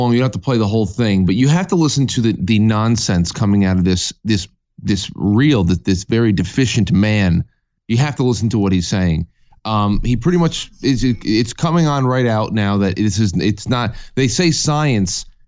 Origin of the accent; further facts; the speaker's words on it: New York, United States; I mean, I'm from New York. We have a literal chimpanzee in Albany.